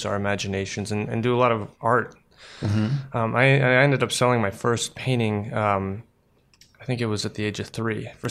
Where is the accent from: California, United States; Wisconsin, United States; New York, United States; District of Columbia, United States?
District of Columbia, United States; Washington; born there; I was born in Washington, D.C., but I grew up with my parents who were both artists.